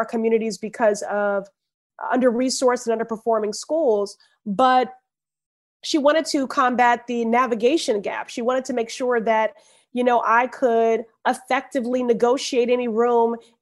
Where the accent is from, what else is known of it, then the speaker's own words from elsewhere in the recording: Chicago, Illinois, United States; And then growing up in Chicago, where I saw a female mayor in Jane Byrne and a Black mayor in Harold Washington.